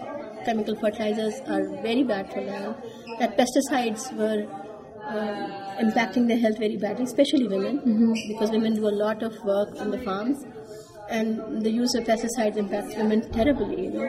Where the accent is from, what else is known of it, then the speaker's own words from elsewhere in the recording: Pakistan; I come from Pakistan